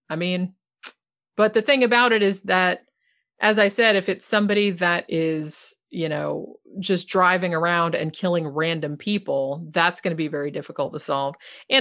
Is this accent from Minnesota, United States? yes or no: no; Daytona Beach, Florida, United States; I'm from Daytona Beach, and that's, you know, she spent a lot of time there.